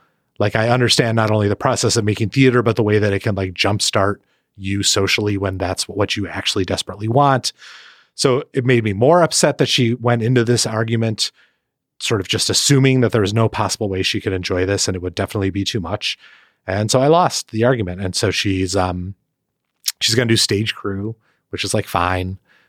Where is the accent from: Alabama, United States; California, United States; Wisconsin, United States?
Wisconsin, United States; Milwaukee; I will be in Milwaukee, my hometown, this Saturday, October 5th.